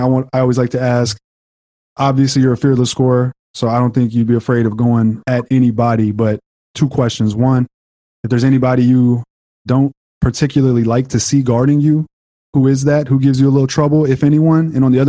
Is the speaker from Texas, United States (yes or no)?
yes; Houston, Texas, United States; he thinks I'm expecting you to say James Harden because I'm from Houston.